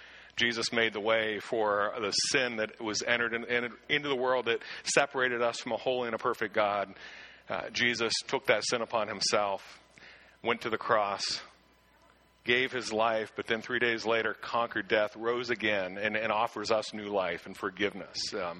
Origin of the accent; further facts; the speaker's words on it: Shawville, Quebec, Canada; I grew up on, if you know Shawville at all, I grew up on Shawville Hill, literal hill.